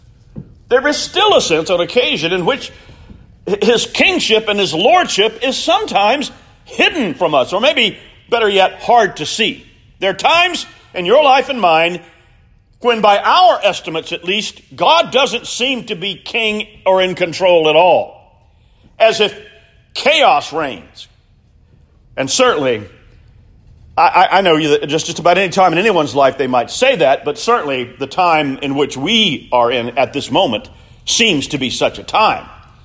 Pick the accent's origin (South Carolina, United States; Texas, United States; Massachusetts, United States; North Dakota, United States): South Carolina, United States; Columbia; growing up in the Midlands of South Carolina and Columbia, you know, those of us, we had sort of a snobby attitude about folks here in the upcountry.